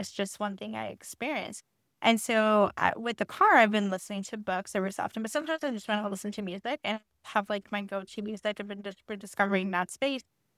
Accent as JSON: {"language": "English", "country": "Puerto Rico", "said": "I'm actually from Puerto Rico, and it's most of my friends from Puerto Rico actually moved to Miami."}